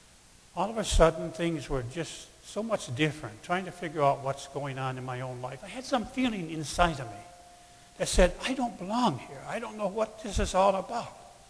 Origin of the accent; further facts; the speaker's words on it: Sydney, New South Wales, Australia; I grew up in the Sydney area. I went to all the schools around Sydney.